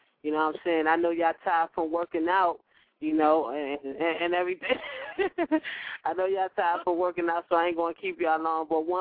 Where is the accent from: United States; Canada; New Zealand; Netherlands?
United States; New York; now in Washington, D.C., United States; I'm Nigerian, right? But I'm from New York, but I live in the DMV in the DC, Maryland, Virginia area.